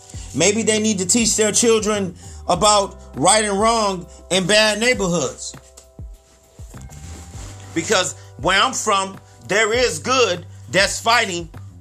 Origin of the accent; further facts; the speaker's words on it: Chicago, Illinois, United States; I'm not from LA. I'm not from Ohio. I'm from Chicago.